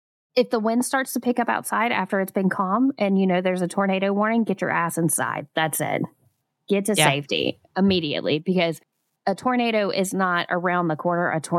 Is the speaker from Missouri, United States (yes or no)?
no; Alabama, United States; there is a man, a meteorologist I grew up with in Alabama. Everybody grew up with him.